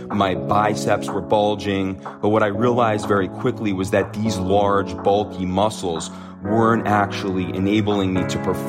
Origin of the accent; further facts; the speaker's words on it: New York City, New York, United States; So I grew up in New York City, which is a place that I don't think you see many high-level athletes come out